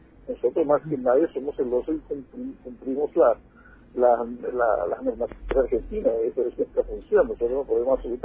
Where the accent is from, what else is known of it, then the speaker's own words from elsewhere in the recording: Paraguay; a nosotros como autoridades paraguayas nos preocupa esa larga cola de ciudadanos argentinos que van a nuestro país